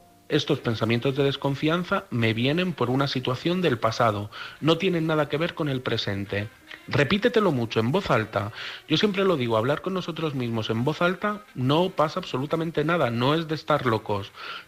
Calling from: Madrid, Community of Madrid, Spain; de Madrid

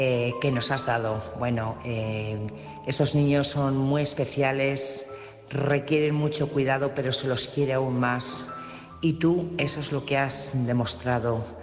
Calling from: Burgos, Castile and León, Spain; corresponsal de Burgos.

